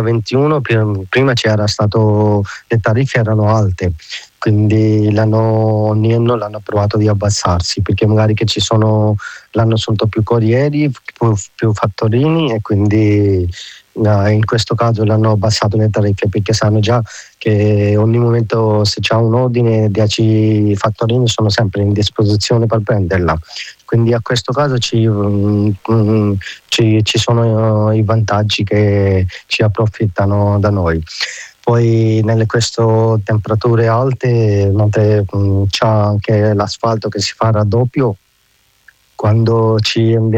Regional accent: Pakistan; Italian is a second language; ho 34 anni, vengo dal Pakistan

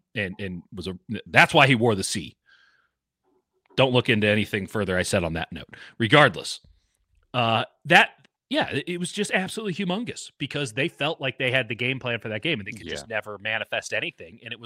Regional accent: Chicago, Illinois, United States; I grew up in Chicago. Like, I've been in hurricanes.

